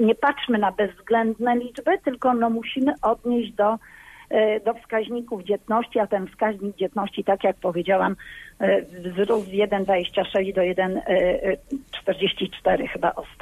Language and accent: Polish; Gorzów Wielkopolski, Lubusz Voivodeship, Poland; że mam mandat z województwa lubuskiego, że pochodzę z Gorzowa